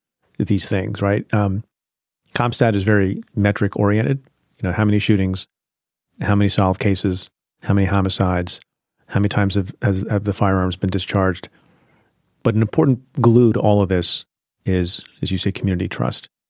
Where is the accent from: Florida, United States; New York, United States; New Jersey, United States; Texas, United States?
New Jersey, United States; I'm from New Jersey.